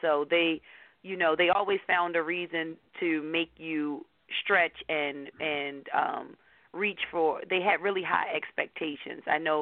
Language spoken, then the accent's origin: English; Baltimore, Maryland, United States; So it was great growing up in Baltimore. It's what made me the woman I am today.